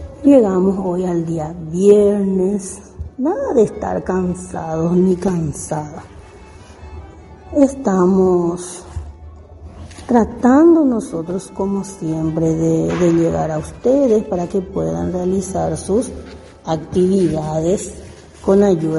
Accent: Paraguay; un tema súper importante que como paraguayos debemos conocer. Vamos a recordar un poquito que nuestra patria se independizó entre la noche del 14 de mayo y la madrugada del 15 de mayo de 1811

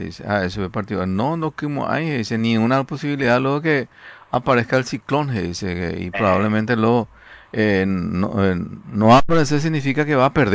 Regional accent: Paraguay; como paraguayo queremos siempre decimos eso

